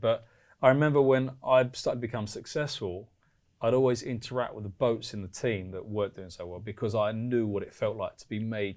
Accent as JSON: {"language": "English", "region": "London", "country": "United Kingdom", "tie": "born or raised there", "said": "I grew up in the East End, you know, went to a normal comprehensive school, did an apprenticeship, didn't go to university."}